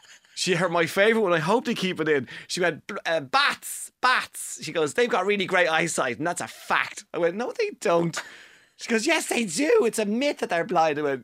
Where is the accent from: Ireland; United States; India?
Ireland; Dublin, Leinster; Well, because I'm from Dublin.